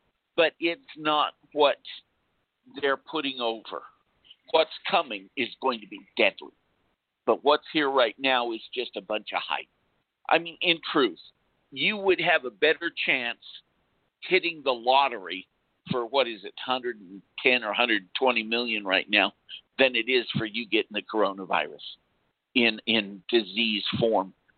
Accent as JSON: {"language": "English", "country": "United States", "said": "I'm not for Trump. I'm an Indian. What he's done to the Indian tribes is abominable"}